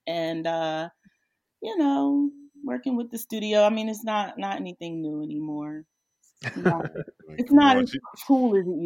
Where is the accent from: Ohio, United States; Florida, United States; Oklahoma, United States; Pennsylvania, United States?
Pennsylvania, United States; Philadelphia; now in Atlanta, United States; I'm from Philly. I'm living in Atlanta right now.